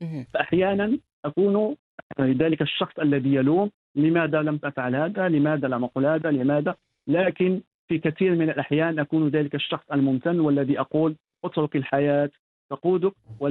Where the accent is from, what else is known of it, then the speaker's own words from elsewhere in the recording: Asilah, Tanger-Tetouan-Al Hoceima, Morocco; وكان ذلك في مدينتي، مدينة الأصيلة